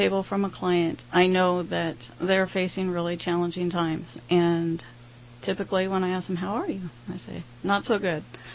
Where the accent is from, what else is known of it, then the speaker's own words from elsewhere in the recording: California, United States; moved away as an adult; now in Redding, United States; born and raised in the Bay Area, but we moved up north here to be a part of this community and attend a church here, Bethel, and raise our kids in the country as opposed to the Bay Area life.